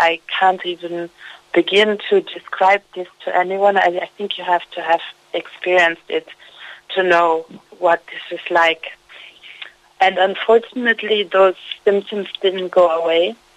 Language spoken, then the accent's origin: English; Germany; English is a second language; moved away as an adult; now in Ireland; I'm an expat working in Ireland. I'm originally from Germany.